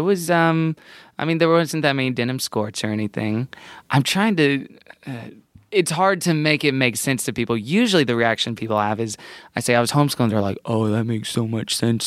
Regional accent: Texas, United States; accent: Texan

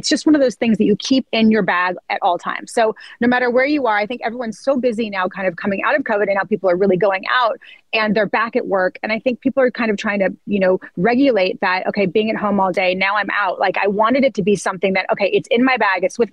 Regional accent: Santa Barbara, California, United States; I think it's part of growing up in Santa Barbara.

